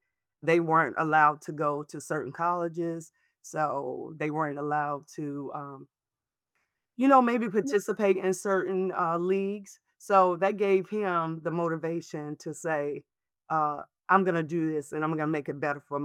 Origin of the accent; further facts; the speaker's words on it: Greensboro, North Carolina, United States; I come from a very large family. I'm from Greensboro, North Carolina.